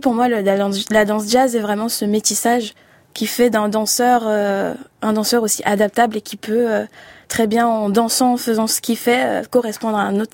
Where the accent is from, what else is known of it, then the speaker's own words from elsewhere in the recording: French Guiana; je viens de Guyane, le rapport à la danse africaine